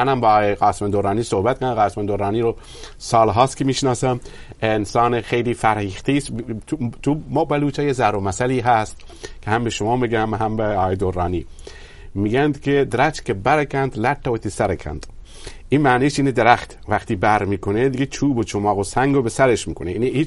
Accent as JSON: {"language": "Persian", "country": "Iran", "said": "کار اصلی من در اون حرکت ملی هست، به عنوان یک ایرانی هست."}